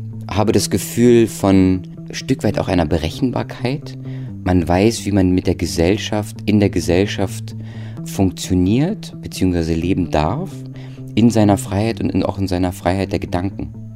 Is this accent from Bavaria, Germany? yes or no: no; Berlin, Germany; first language German; ich bin in Berlin, in Deutschland zu Hause und meine Muttersprache ist Deutsch